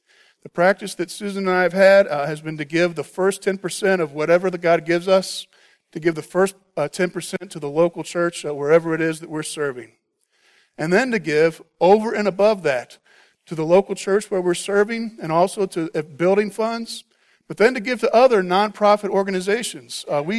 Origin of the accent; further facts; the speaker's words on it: Bible Belt, United States; the church I grew up in the Bible Belt, we didn't talk about that verse very much.